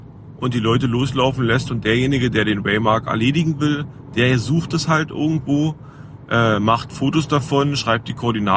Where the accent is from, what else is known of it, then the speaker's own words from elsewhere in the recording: Cottbus, Brandenburg, Germany; Ich habe bin ja aus Cottbus.